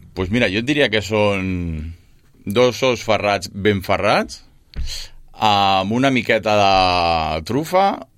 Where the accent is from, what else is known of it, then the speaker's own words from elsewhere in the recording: Terrassa, Catalonia, Spain; now in Sabadell, Spain; nosaltres som de Sabadell. Bueno, jo sóc de Terrassa, ja fa 15 anys que visc a Sabadell